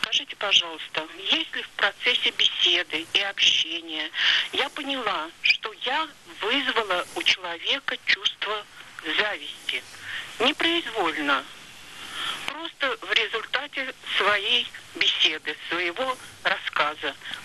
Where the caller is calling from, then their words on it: Saint Petersburg, Russia; я звоню из Петербурга.